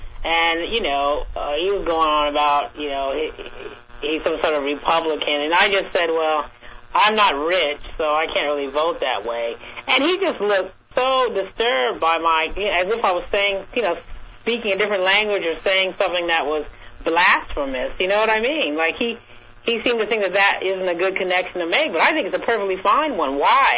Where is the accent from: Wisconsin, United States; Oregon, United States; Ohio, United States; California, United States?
California, United States; Sacramento; No, I used to go and pick them, like, down the road when I was growing up in Sacramento.